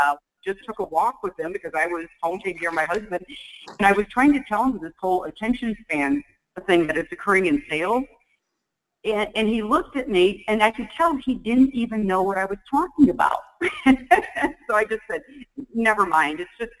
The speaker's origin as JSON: {"language": "English", "region": "Iowa", "country": "United States", "said": "You know, I'm a kid from Iowa, so you're supposed to be very humble."}